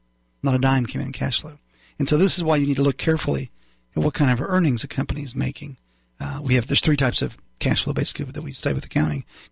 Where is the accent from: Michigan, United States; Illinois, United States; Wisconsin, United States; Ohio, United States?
Ohio, United States; I grew up in Northern Ohio, so I'm a big Ohio State and Woody Hayes fan.